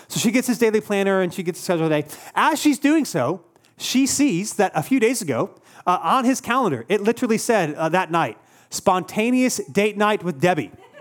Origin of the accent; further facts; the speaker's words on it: Cary, North Carolina, United States; I grew up in the Cary area. It's a little over 2 hours away. And I remember it's where my grandparents live.